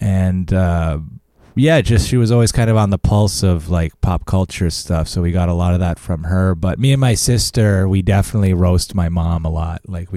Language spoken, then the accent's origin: English; Montreal, Quebec, Canada; I actually grew up in the Villemarde, Montreal area.